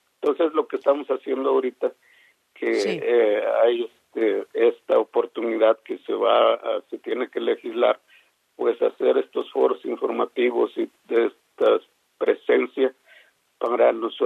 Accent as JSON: {"language": "Spanish", "country": "Mexico", "said": "como mexicanos"}